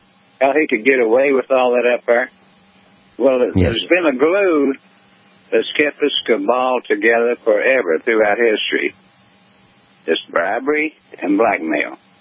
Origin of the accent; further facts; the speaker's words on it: Virginia, United States; District 3, Virginia.